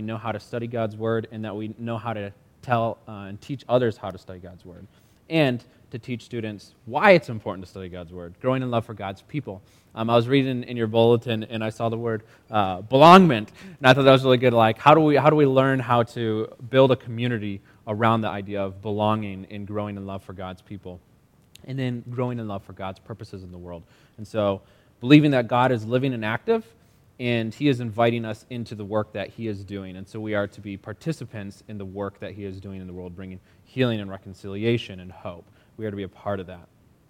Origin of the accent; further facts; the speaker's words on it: Wisconsin, United States; I grew up here in Wisconsin, so this isn't too far from home for me. I grew up in southern Wisconsin.